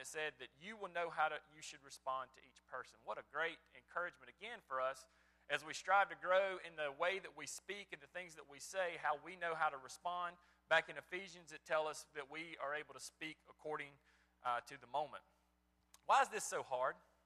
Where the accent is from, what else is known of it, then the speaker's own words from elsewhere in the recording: United States; And as an American, we say, hey, we have free speech, but we're first a Christian, right?